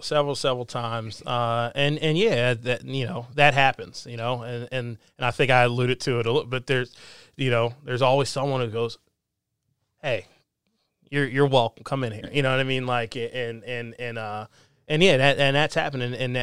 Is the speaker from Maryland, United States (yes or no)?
yes; Columbia, Maryland, United States; And I grew up in a place called Columbia, Maryland. It's right in between Baltimore and DC. And it was very, very diverse from growing up.